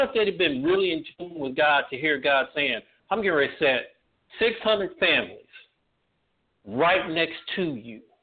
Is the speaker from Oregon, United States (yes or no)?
no; Ohio, United States; And growing up in Ohio, I remember what that was like.